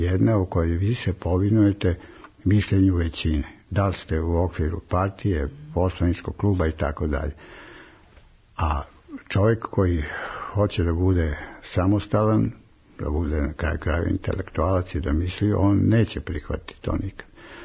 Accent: Serbia; Ja sam odrastao u Srbiji.

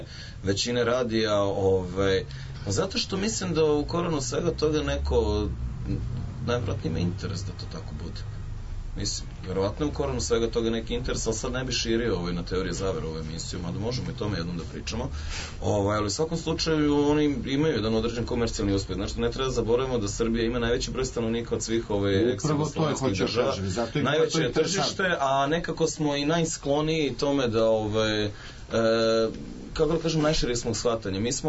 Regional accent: Split, Split-Dalmatia County, Croatia; now in Serbia; često odlazim u moj rodni Split zadnjih godina, ja sam rođen u Splitu

